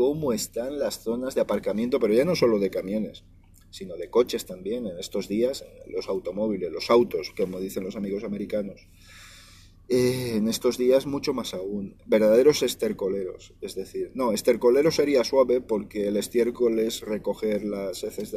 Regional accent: Valencian Community, Spain; Yo soy valenciano, soy mediterráneo, y el Mediterráneo va a ser uno de los lugares del mundo que más se van a ver afectados antes.

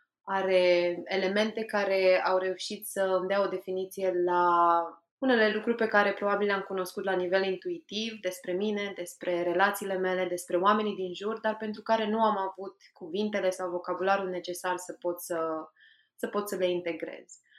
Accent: Romania; now in England, United Kingdom; pentru că am crescut în România, dar am petrecut și ultimii 10 ani din viață în Anglia

